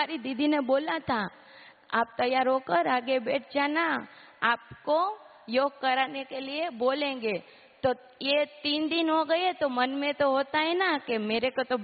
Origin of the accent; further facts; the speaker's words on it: Rajkot, Gujarat, India; मैं राजकोट से हूँ, भारती नगर सेंटर से आई हूँ।